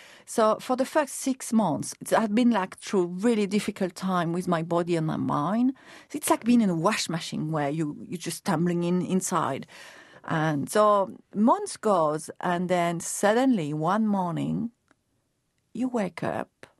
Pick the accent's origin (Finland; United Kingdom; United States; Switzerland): Switzerland; "I'm from Switzerland. … Do you understand me?"